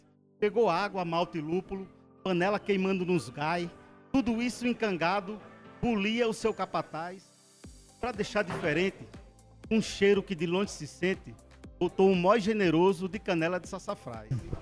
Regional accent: Natal, Rio Grande do Norte, Brazil; now in São Paulo, Brazil; Sou de Natal.

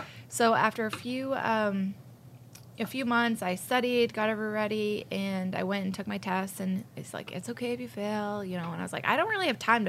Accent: Eastport, Maine, United States; So I'm from Eastport, Maine, a tiny, tiny little island.

